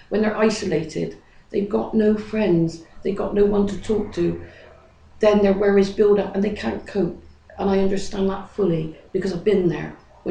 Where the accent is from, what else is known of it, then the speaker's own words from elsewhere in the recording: Bristol, South West England, United Kingdom; I'm from Bristol, and I lived in a place called Jamaica Street Hostel.